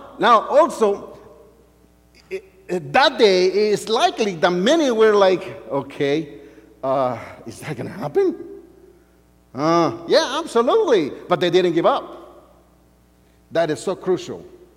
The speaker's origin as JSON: {"language": "English", "country": "El Salvador", "second_language": "English", "moved": "yes", "said": "because I'm from El Salvador. So I left El Salvador when the civil war exploded."}